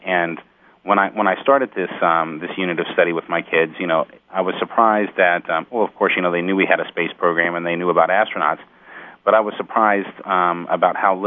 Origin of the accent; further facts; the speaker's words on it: Kentucky, United States; the school system where I grew up in Kentucky, at least, we didn't focus on them a lot again until the Challenger accident.